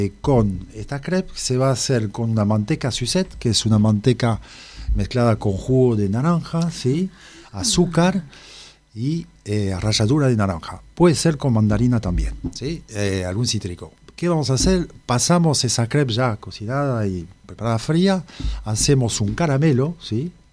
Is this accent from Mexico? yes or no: no; Bordeaux, Nouvelle-Aquitaine, France; Spanish is a second language; entonces sí, soy bordelés, francés